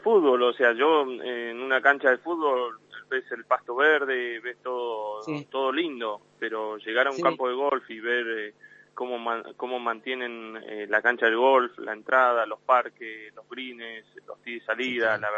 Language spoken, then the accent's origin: Spanish; Bahía Blanca, Buenos Aires Province, Argentina; Bueno, sí, yo soy de Bahía Blanca.